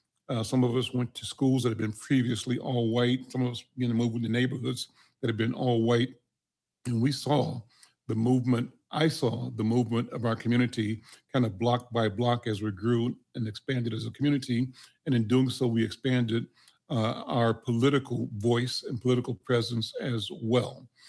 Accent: Kansas City, Missouri, United States; I remember growing up in Kansas City, Missouri, that my parents and my entire family took the question of voting and civil rights and human rights very seriously

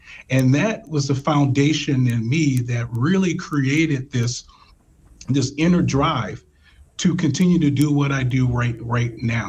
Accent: Washington, District of Columbia, United States; I grew up in Washington, D.C. Mm-hmm. So, I grew up in the projects in D.C.

